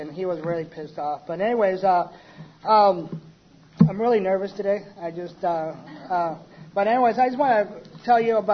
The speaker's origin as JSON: {"language": "English", "region": "Hawaii", "country": "United States", "said": "I'm an alcoholic. I'm from Hawaii."}